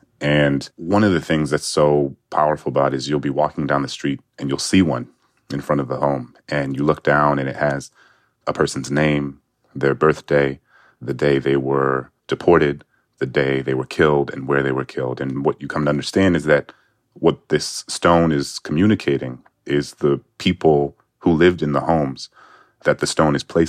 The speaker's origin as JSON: {"language": "English", "town": "New Orleans", "region": "Louisiana", "country": "United States", "said": "she knew I was from New Orleans. She knew that I was the descendant of enslaved people in America."}